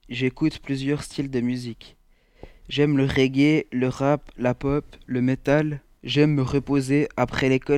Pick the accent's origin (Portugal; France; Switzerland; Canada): Switzerland; je suis suisse d'origine suisso-sicilienne.